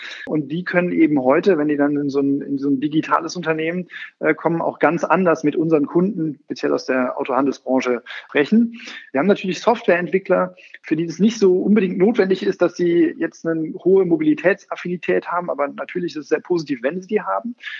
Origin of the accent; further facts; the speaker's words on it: Aachen, North Rhine-Westphalia, Germany; das ist natürlich immer ein bisschen verfälscht, wenn man das als Aachener sagt